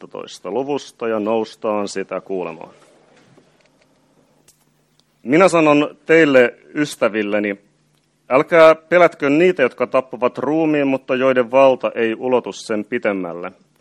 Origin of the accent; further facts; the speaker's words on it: Pori, Satakunta, Finland; Mä itse tuun Porista